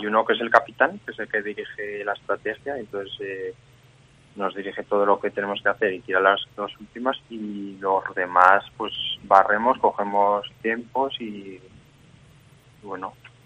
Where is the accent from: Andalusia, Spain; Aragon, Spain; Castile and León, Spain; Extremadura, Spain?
Aragon, Spain; Almudévar; now in Jaca, Spain; yo soy de Almudévar, entonces me vine a vivir aquí a Jaca